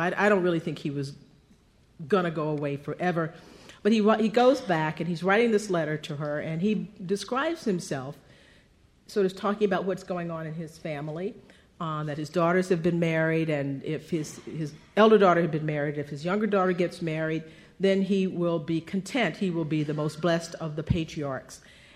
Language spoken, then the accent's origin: English; Texas, United States; I mentioned earlier today that in my home state of Texas, there are people who want to take him out of the history books because he's not